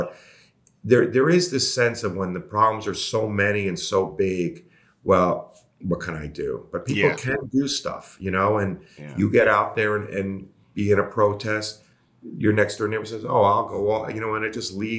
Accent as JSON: {"language": "English", "town": "New York City", "region": "New York", "country": "United States", "tie": "born or raised there", "said": "And I grew up in New York City, and no one likes college football in New York City."}